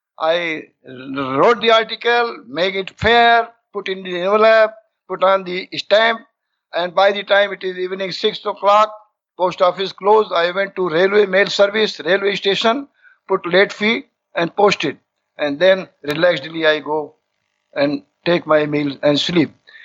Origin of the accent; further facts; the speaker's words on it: India; I said, I come from India.